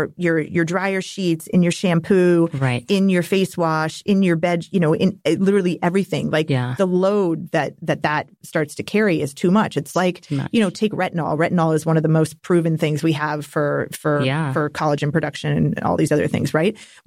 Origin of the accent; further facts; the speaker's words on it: Napa Valley, California, United States; I would not be sitting here today had I not had the honor and privilege of growing up in Napa Valley.